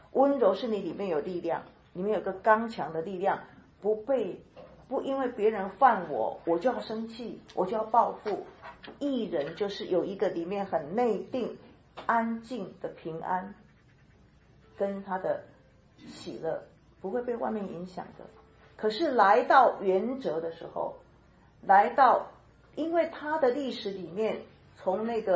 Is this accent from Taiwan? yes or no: yes; Taiwan; 我是台湾人，所以我的话会有一点哈，没有像你们那么好。